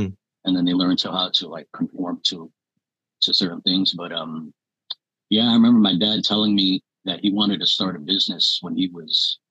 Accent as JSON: {"language": "English", "region": "New York", "country": "United States", "tie": "born or raised there", "said": "I was born in Brooklyn, in New York, 1972, 51 now. Eventually, we moved out to Queens, went to school out there until like 1990, and then a neighborhood got real bad, so we had to get out."}